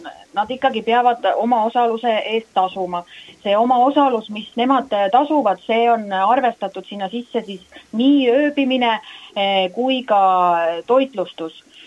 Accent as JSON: {"language": "Estonian", "region": "Saare County", "country": "Estonia", "said": "me oleme Saaremaalt, mitte kuskilt Mandrimaalt."}